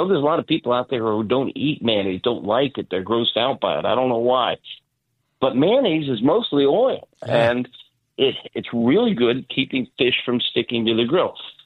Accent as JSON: {"language": "English", "region": "Florida", "country": "United States", "tie": "born or raised there", "said": "I tell you, first of all, I was raised in Florida."}